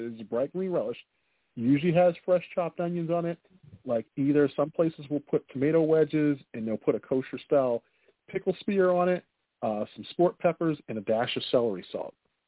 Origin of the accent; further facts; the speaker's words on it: Chicago, Illinois, United States; Well, I'm going to help you out real quick because I am a Chicagoan and born and raised